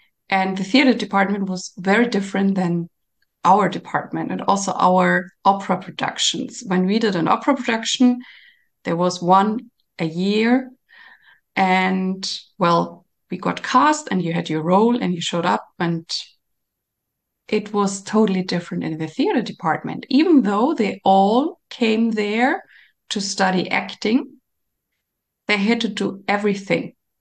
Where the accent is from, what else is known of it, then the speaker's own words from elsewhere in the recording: Nuremberg, Bavaria, Germany; she was an opera singer in Nuremberg, where I grew up in Germany.